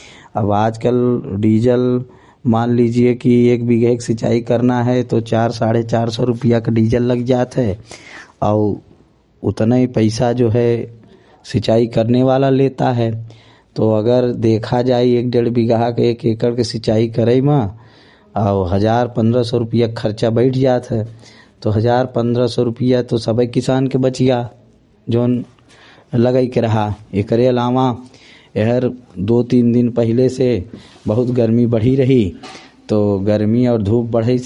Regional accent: Uttar Pradesh, India; और मैं जो है बीजे मऊ रानीगंज तहसील प्रतापगढ़ जनपद का रहने वाला हूँ।

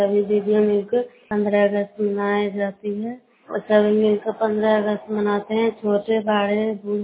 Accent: Bariyan, Bihar, India; मैं मकराता पंचायत ग्राम बारियान से बोल रही हूँ। मैं नालंदा जिला का रहने वाली हूँ। मैं किराए ब्लॉक से बोल रही हूँ।

